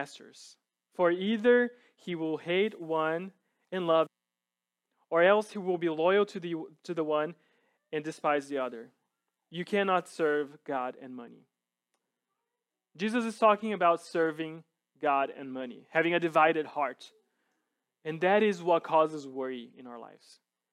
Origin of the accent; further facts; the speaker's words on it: São Paulo, Brazil; English is a second language; I grew up in Brazil. And growing up, I grew up in the city in São Paulo.